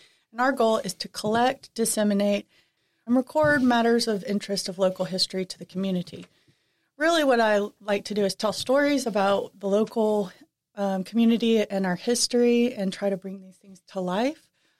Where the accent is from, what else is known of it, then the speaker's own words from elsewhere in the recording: Bossier City, Louisiana, United States; As you said, I am from Bossier City, Louisiana. I went to LSU to get my degree in history, and then I went to University of Rochester in New York to get my PhD. And now I'm back doing history down here.